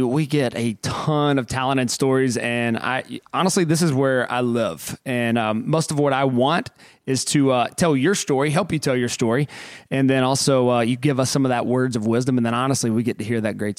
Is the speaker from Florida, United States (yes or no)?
no; Alabama, United States; I mean, I'm from the South Alabama, and half my family was from not far from you, Georgia.